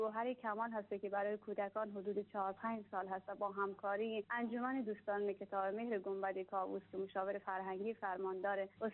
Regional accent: Afghanistan; من برای خود افتخار میکنم به عنوان یک بانوی افغانستانی. همه جا رفتم گفتم من یک افغان هستم و افغان بودن خود میبالم.

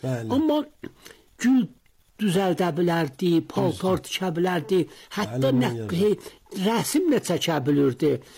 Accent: Tabriz, East Azerbaijan, Iran; Mənə 81 yaşım vardı. Təbrizdə, deyə bilirəm, mərkəz Təbrizdə anadan olmuşam, Rastatüsə məhəlləsində. Vəli bir məhəllə var, benamə Küzərxana, Kuyu Kuzərxana, orada böyümüşəm.

